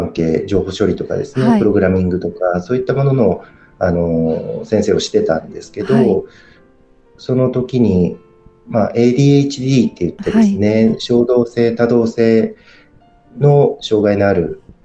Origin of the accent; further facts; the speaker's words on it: Oita, Japan; 僕たちも大分出身なんで、